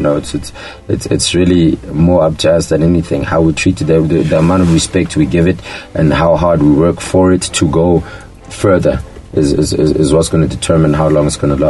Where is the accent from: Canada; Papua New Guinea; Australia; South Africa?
South Africa; I didn't feel like we as South African black, even South African black hip hop artists were being represented properly